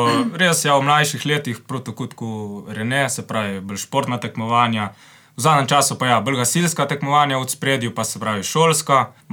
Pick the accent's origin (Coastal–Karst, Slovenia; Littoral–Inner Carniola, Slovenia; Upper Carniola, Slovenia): Littoral–Inner Carniola, Slovenia; Planina pri Rakeku; Prihajam iz Planine pri Rakeku. Se pravi, isto star 17 let, zdaj čez en teden 18, no.